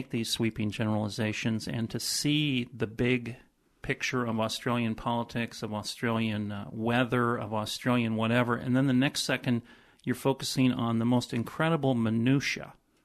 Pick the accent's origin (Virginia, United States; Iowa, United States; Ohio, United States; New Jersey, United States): Iowa, United States; Des Moines; We're both from Des Moines, Iowa. Both of us grew up on the west side of Des Moines, Iowa. Both of us went to Roosevelt High School.